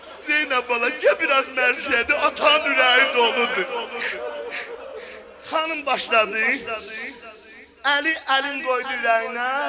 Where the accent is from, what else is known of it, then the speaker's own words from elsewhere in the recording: Baku, Azerbaijan; Mən də Azərbaycandan, Bakıdan gəlmişəm, sizin qulluğunuzdayam.